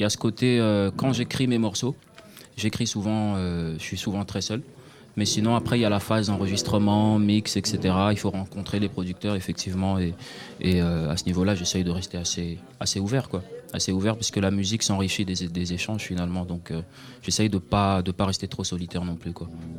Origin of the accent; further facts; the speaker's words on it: Kinshasa, DR Congo; also born or lived in Brussels; now in Belgium; Je suis né à Bruxelles en Belgique, mais j'ai vécu la majorité de ma vie à Kinshasa